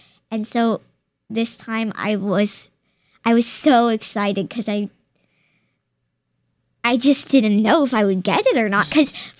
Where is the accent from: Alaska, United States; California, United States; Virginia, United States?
Virginia, United States; Charlottesville; It's in the Charlottesville area in Virginia.